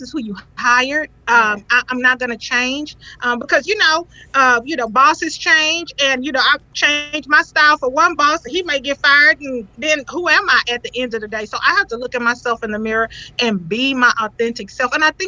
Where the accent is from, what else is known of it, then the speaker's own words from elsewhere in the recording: the South, United States; originally, you know, I'm from the South